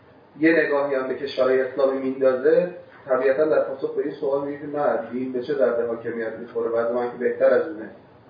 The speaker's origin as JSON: {"language": "Persian", "country": "Iran", "said": "مثلا به عنوان یک ایرانی خوب"}